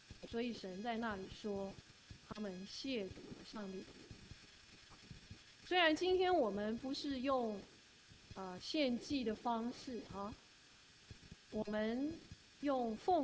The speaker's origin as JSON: {"language": "Chinese", "country": "China", "said": "我们是中国人"}